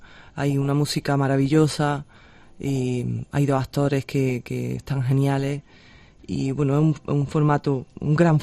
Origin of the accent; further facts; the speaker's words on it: Granada, Andalusia, Spain; que yo soy del Albaicín